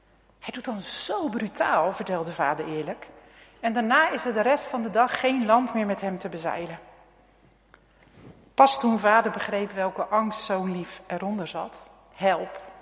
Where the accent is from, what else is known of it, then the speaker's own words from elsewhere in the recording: Rotterdam, South Holland, Netherlands; Ik kom uit Rotterdam.